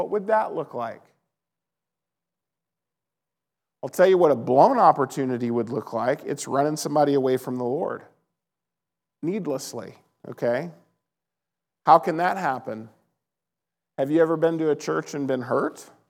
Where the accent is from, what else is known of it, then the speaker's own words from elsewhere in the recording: Little Rock, Arkansas, United States; I grew up some in Little Rock, mostly in Little Rock in Arkansas, but then I got kicked out of school because I got into drugs when I was like 15, and I moved to this little town called Searcy